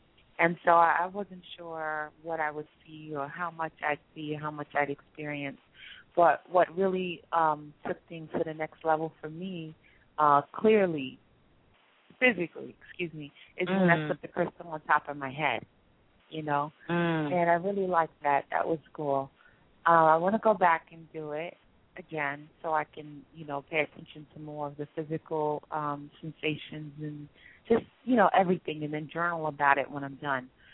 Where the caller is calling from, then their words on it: New York, United States; I'm good. I'm calling from New York.